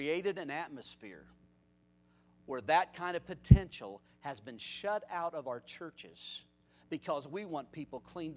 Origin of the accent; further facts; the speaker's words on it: Connersville, Indiana, United States; When I was growing up in Connersville, out in the country, I used to have a comic book collection.